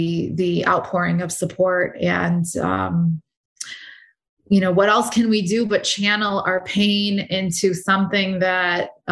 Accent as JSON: {"language": "English", "country": "United States", "said": "you know, I'm American and so I want Coke or whatever."}